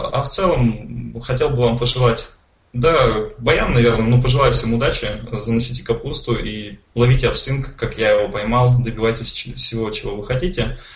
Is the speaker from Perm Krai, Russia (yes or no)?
no; Udmurtia, Russia; accent: Udmurt; будет, наверное, весело послушать мой удмуртский акцент.